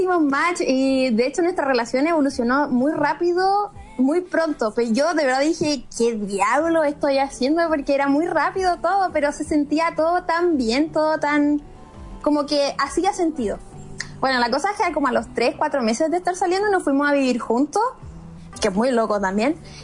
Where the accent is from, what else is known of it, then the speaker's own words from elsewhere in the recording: Concepción, Biobío, Chile; moved away as an adult; now in Vancouver, Canada; Sí, soy de Conce.